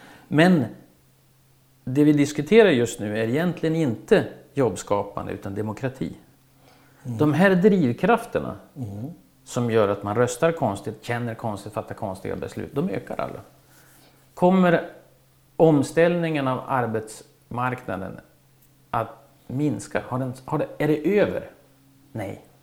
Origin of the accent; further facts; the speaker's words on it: Örnsköldsvik, Västernorrland County, Sweden; Jag kommer från Övik.